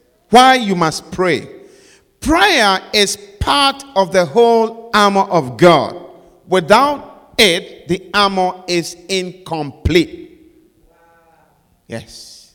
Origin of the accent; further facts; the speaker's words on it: Ghana; One day, I was in Ghana, my home country, and I went to the police station.